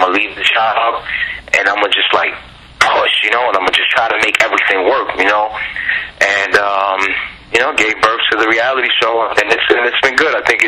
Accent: New York City, New York, United States; I'm from the Lower East Side of New York City. You know, wonderful place, very diverse.

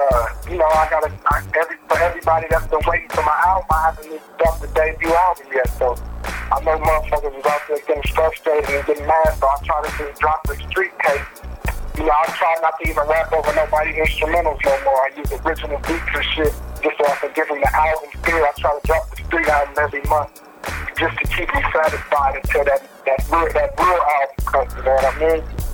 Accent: Philadelphia, Pennsylvania, United States; I'm from Philly, so I had to go out there and get my little, whatever little name I got out there in Philly.

